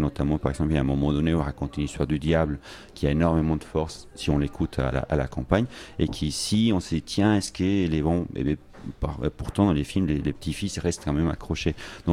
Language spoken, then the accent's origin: French; Colombia; j'ai grandi en Colombie, donc j'ai fait mes études à l'INSAS